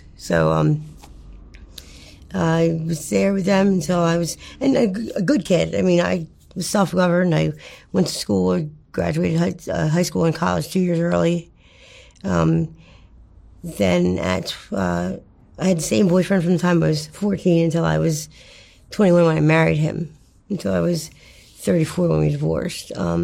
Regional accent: New Jersey, United States; I grew up in farmland, South Jersey.

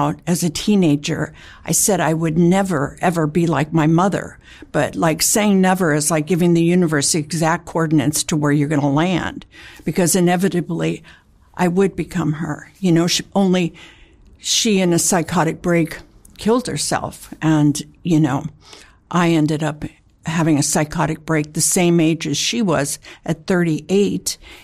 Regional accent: Santa Monica, California, United States; I grew up in Santa Monica.

